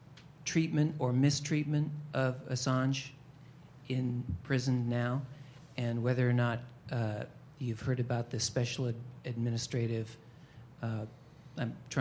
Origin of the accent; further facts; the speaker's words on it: North Carolina, United States; I'm a tourist from North Carolina.